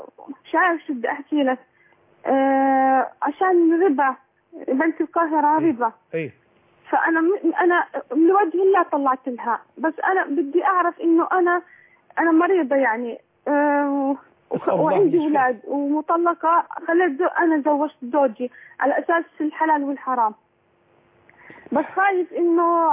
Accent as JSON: {"language": "Arabic", "country": "Jordan", "said": "أنا من الأردن"}